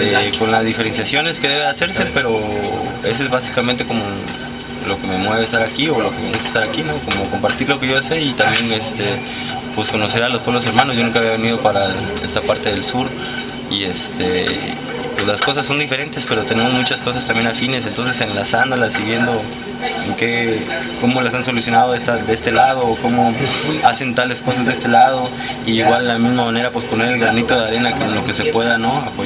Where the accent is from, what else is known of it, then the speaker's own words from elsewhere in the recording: Oaxaca, Mexico; yo soy de México, de Oaxaca, del Istmo de Tehuantepec. Es la parte más angosta del país mexicano, que uniría el Pacífico con el Golfo